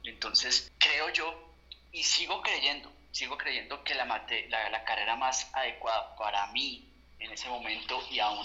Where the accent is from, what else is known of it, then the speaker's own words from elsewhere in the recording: Popayán, Cauca, Colombia; now in Bogotá, Colombia; yo ahorita vivo en Bogotá, pero yo soy de Popayán. Entonces, yo, pues, qué sé yo, me gradué del colegio en Popayán y me fui a estudiar a Cali, que es cerca de Popayán, pues es a 2 horas.